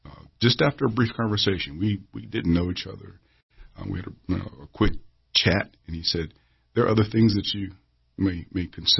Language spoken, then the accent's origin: English; Richmond, Virginia, United States; So the quick and dirty version is born and raised in Richmond, Virginia on the south side, went to school in South Richmond, you know, elementary, middle, preschool.